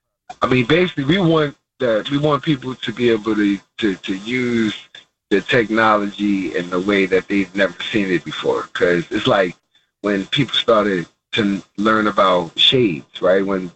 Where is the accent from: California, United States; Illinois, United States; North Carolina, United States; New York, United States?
New York, United States; Coney Island; I'm from Coney Island, the projects. That's my heart. That's where I'm from. That's the foundation.